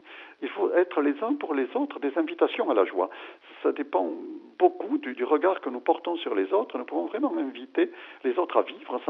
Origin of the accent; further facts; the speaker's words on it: Lourdes, Occitanie, France; Je viens de Lourdes